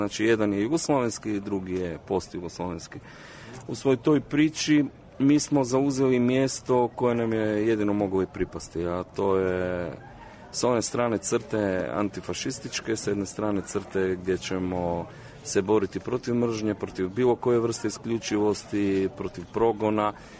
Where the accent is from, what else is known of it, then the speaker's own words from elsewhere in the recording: Croatia; born there; Mi smo bend iz Hrvatske, geografski, ja kažem ideološki, nismo nikad bili hrvatski bend, niti smo sebi dozvolili da nas neko tako naziva, jer jednostavno mi smo rođeni tamo, stvarali smo tamo, tamo smo kreirali